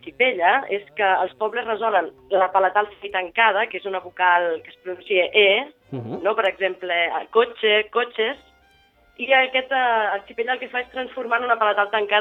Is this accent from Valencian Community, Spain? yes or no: no; Catalonia, Spain; accent: transition zone between Western and Eastern Catalan; la meva mare és de Montblanc i el meu pare d'aquí Solivella, i parlo una miqueta com en tota la zona de transició entre el català occidental i el català oriental